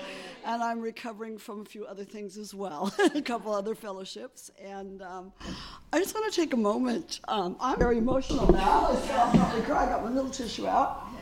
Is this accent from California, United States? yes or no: yes; California, United States; I'm from California, you know, we say we're the muesli, we're the granola capital of the world, the muesli capital of the world, the fruits, nuts, and flakes, we're all there, and so that's where I grew up and came from